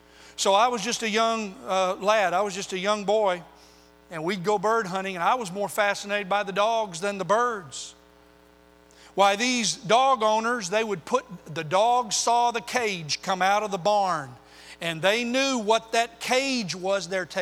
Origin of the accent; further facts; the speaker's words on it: Oklahoma, United States; Now, I grew up in Oklahoma, and one of the things as a boy